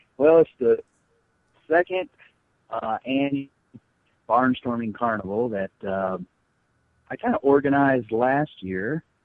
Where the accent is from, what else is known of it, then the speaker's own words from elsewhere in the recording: Jamestown, Ohio, United States; I grew up in Jamestown, Ohio, from two hillbillies from West Virginia, my parents, and John and Lenora.